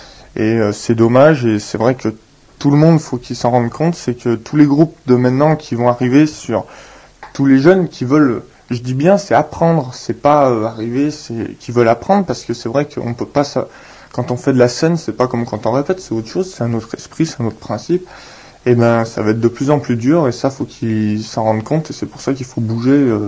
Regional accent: Auvergne-Rhône-Alpes, France; nous sommes inconnus sur Lyon, donc on est d'Ardèche

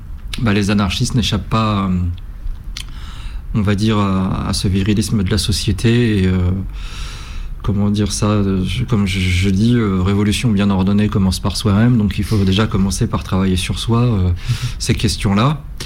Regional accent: Paris, Île-de-France, France; comme je suis plutôt, enfin j'étais plutôt parisien, maintenant je suis breton

